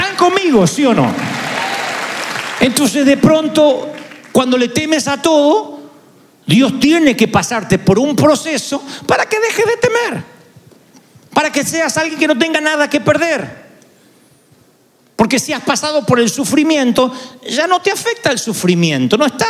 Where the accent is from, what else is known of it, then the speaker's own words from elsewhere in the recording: Argentina; Pero tal vez porque yo soy argentino, qué sé yo.